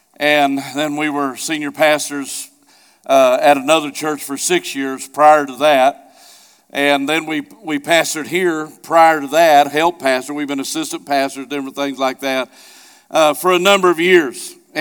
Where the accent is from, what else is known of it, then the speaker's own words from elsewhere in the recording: Hollister, Missouri, United States; because I grew up 10 miles south of her. I'm from South Branson in Hollister. So believe it or not, my accent is so much not it's almost non-existent now to what it used to be.